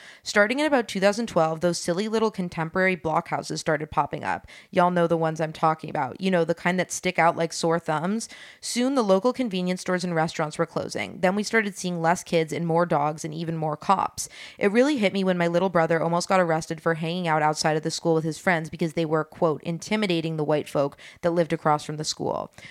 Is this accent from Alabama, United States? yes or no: no; New York City, New York, United States; I was born and raised in New York City, the daughter of a single mother who worked in early childhood education.